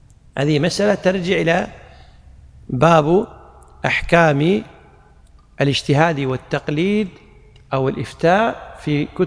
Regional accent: Kuwait; والقاضي عندنا في الكويت غالبا القضاة لا أحد منهم يفتي بمذهب مالك في الطلاق

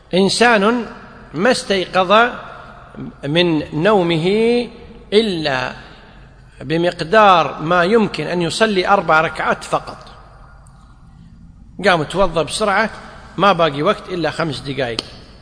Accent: Kuwait; مثل ما احنا عندنا في الكويت والله الحمد جميع الصلوات تصلى في أول الأوقات

